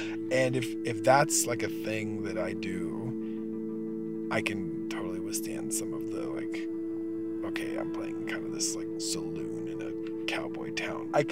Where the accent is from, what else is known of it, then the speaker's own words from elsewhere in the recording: Santa Maria, California, United States; I grew up in California, a little town called Santa Maria. That region still feels like home in a different way because I grew up there.